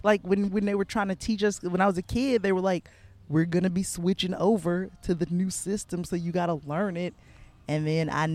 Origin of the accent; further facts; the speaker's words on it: Georgia, United States; I'm from outside of Atlanta. I just lived in Atlanta for a long time.